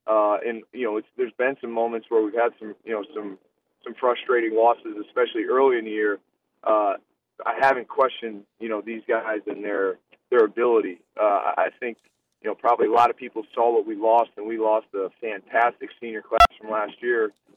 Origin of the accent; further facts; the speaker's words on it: Massachusetts, United States; We're both from the New England area. My wife and I both grew up in Massachusetts.